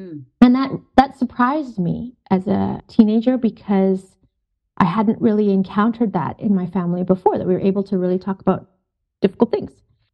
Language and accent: English; Canada; also born or lived in Kenya; my family is from East Africa. So I'm born in Kenya, and we immigrated from Kenya to Canada when I was a small child.